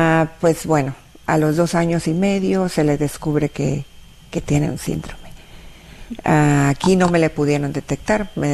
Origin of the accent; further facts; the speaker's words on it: Linares, Nuevo León, Mexico; now in Dallas, United States; Le digo, pues, de Linares. Linares queda a menos de 2 horas de Monterrey. Digo, pero yo vengo de Dallas, le digo yo.